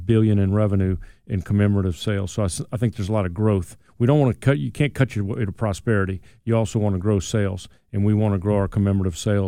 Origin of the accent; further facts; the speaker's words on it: Louisiana, United States; I've got a friend of mine. I grew up in Louisiana who worked on an oil rig for 2 years